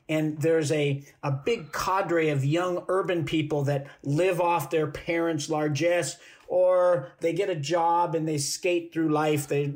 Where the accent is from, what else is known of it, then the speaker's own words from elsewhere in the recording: United States; I mean, I'm from the United States, and we have one of the most unequal education systems in the whole world